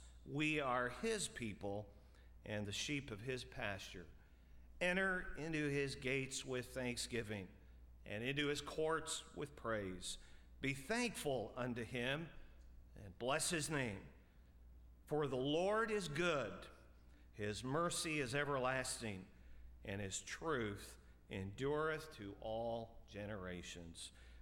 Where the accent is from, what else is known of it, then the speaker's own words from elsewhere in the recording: British Columbia, Canada; I was born out west in British Columbia, near Vancouver, British Columbia. So I'm the Canadian, she's the American.